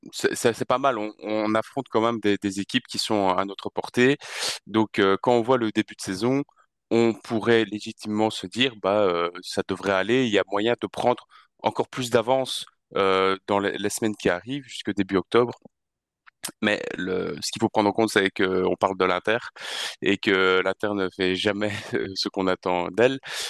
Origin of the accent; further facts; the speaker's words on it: Belgium; En plus, je suis belge, donc je regarde pas les matchs de l'équipe de France.